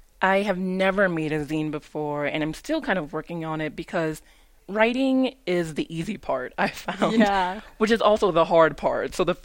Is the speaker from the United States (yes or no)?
yes; New Orleans, Louisiana, United States; now in Santa Fe, United States; I am from New Orleans.